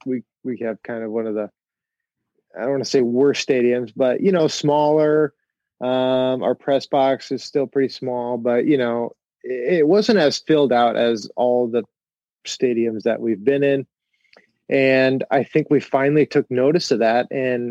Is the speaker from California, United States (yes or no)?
no; Iowa, United States; I grew up in Iowa. So, like